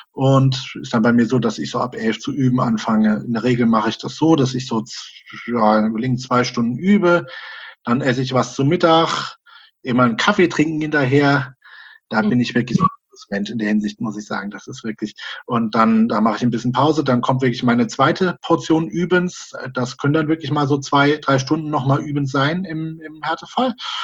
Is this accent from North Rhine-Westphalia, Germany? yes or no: no; Heidelberg, Baden-Württemberg, Germany; born there; wie gesagt, ich bin 33 und ja, woher ich lebe in Karlsruhe zurzeit, geboren bin ich in Heidelberg.